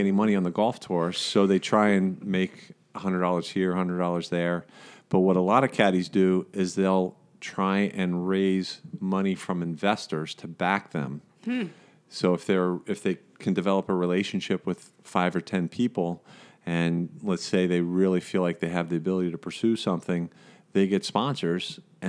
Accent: Cincinnati, Ohio, United States; moved away; And then, well, I love Ohio, though, because I grew up in Cincinnati, Bengals fan.

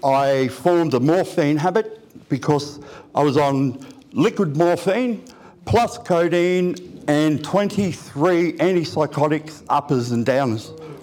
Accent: Brisbane, Queensland, Australia; I grew up in Brisbane, West Brisbane, in a suburb called Inala.

